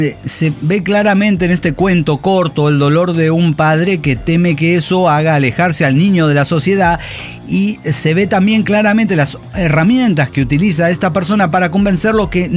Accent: Guadalajara, Jalisco, Mexico; de Guadalajara, Jalisco.

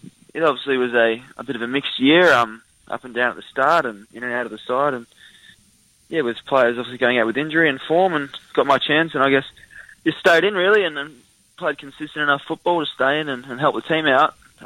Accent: Western Australia, Australia; to come home to my home state and obviously play for a powerhouse club like the Dockers is obviously great for me

